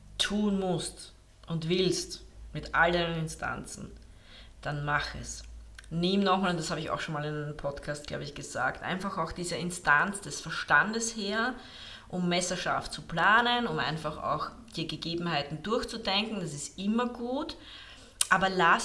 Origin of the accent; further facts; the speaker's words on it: Lower Austria, Austria; accent: Austrian; now in near Vienna, Austria; ich bin ja in der Nähe von Wien, hört man eh fast gar nicht meinen österreichischen Akzent. Auf jeden Fall, ich bin jetzt nicht direkt in Wien, sondern in der Nähe von Wien lebe ich.